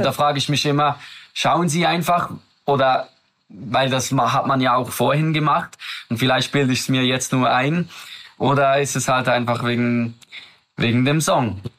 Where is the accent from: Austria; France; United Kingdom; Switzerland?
Switzerland; Solothurn; Und Sol Roy heißt auf Französisch Einwohner aus Solothurn, also aus dem Kanton, wo ich herkomme.